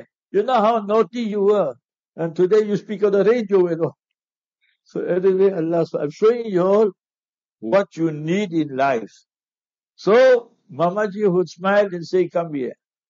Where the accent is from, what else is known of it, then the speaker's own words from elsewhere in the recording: Heidelberg, Gauteng, South Africa; I'm from Heidelberg, and remember my parents.